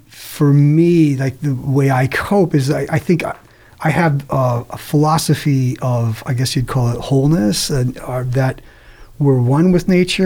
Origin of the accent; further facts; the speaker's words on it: Maryland, United States; So I'm actually from Western Maryland, and I grew up on a mountain